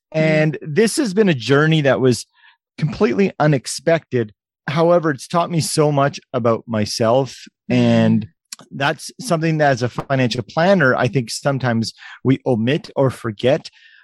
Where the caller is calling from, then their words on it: Canada; I'm speaking from Canada in the winter